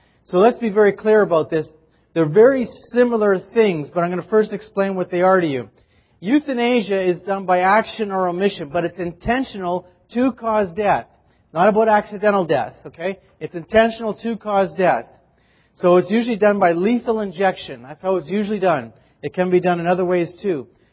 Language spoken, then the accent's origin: English; Canada; Now, you need to know I'm a Canadian. Don't hold that against me, eh?